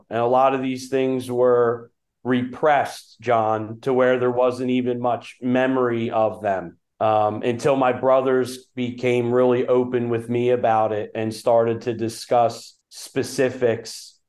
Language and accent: English; Schwenksville, Pennsylvania, United States; Well, actually, Schwenksville is my hometown, a place where I grew up in, sadly, a very dark, broken home.